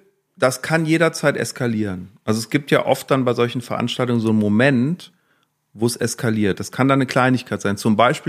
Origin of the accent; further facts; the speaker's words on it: Cologne, North Rhine-Westphalia, Germany; Also ich meine, ich bin Kölner. Ich habe in Köln nicht mal einen Neonazi gesehen, gefühlt.